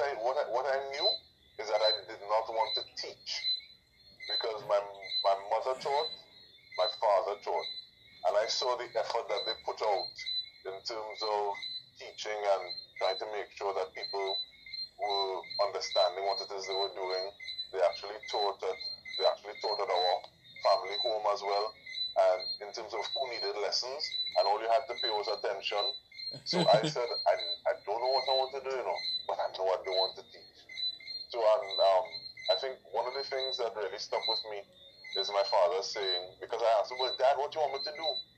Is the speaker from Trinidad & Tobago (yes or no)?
yes; Gasparillo, Couva-Tabaquite-Talparo, Trinidad & Tobago; Well, I just said I'm from Gasparillo.